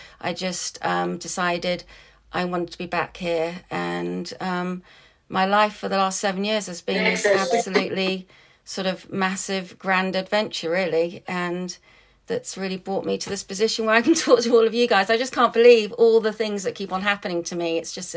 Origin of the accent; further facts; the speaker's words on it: London, United Kingdom; I grew up in London. I've always been really outdoorsy.